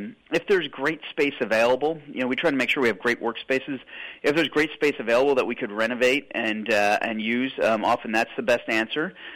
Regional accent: Pittsfield, Massachusetts, United States; I was born in Pittsfield, but I also lived in Pittsfield all the way through my schooling, graduated from Pittsfield High School

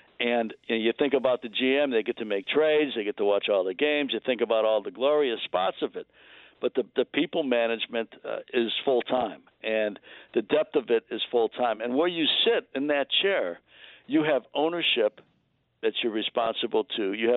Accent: Chicago, Illinois, United States; moved away as an adult; also born or lived in Philadelphia; I was in my mid-20s, and I grew up in Chicago, as you say, and then I moved to Philadelphia, and I was covering the National Hockey League, the Philadelphia Flyers.

